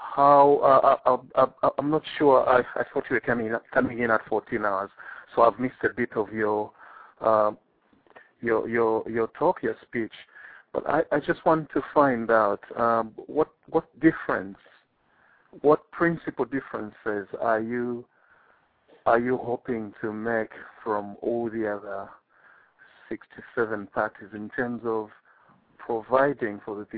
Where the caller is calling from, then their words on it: United Kingdom; and I'm calling from the United Kingdom.